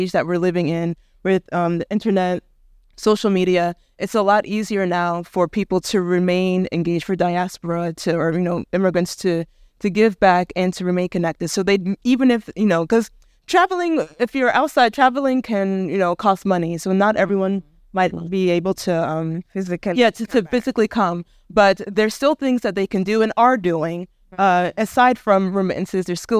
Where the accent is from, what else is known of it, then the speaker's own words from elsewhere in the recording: Eastern Region, Ghana; Even I went to my hometown in the Eastern region last weekend